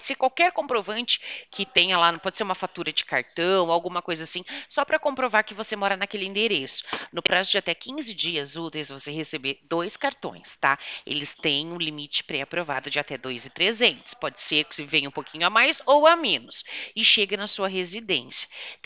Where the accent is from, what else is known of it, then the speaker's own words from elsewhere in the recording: Americana, São Paulo, Brazil; Eu sou de São Paulo, tá? E uma cidade chamada Americana.